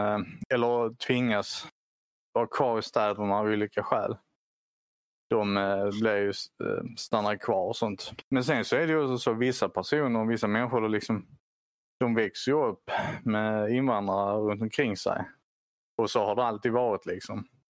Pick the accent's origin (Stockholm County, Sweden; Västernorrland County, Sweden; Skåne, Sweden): Skåne, Sweden; I och med att han hörde att jag var från Skåne